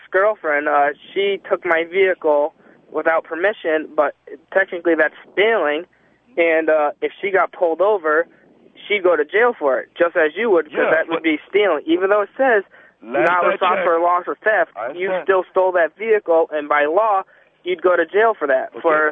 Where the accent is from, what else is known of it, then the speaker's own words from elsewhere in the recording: Schenectady, New York, United States; Up here, I'm from Schenectady, New York